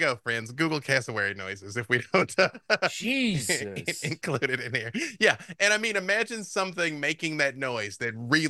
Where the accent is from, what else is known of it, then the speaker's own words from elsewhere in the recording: Arkansas, United States; because I'm not supposed to be able to pronounce Latin because I'm from Arkansas